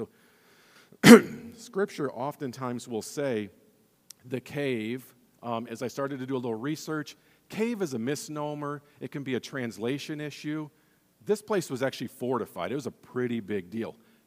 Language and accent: English; United States; this is hard for us as Americans to grasp